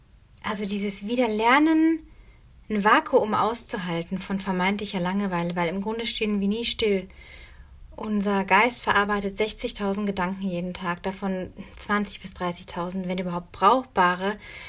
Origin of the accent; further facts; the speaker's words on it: North Rhine-Westphalia, Germany; born or raised there